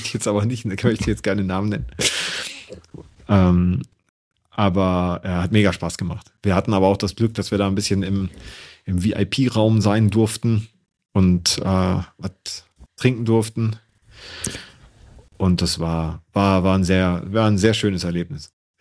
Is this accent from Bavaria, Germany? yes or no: no; Hamburg, Germany; born there; Ja, ich bin geborener, gebürtiger Hamburger